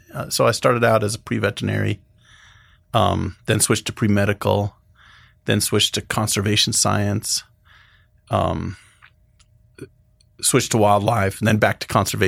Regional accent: Utah, United States; I grew up in Utah. My father was a professor at BYU. So we grew up south of Salt Lake City, right there next to BYU kind of.

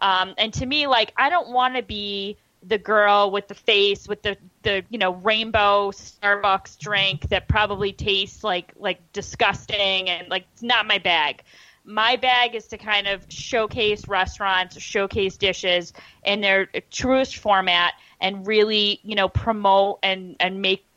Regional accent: Syracuse, New York, United States; I grew up in Syracuse

